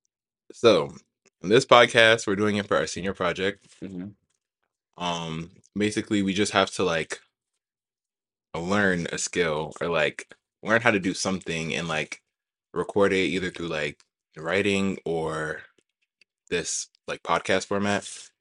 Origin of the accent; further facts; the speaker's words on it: New York, United States; like New York. I'm from New York.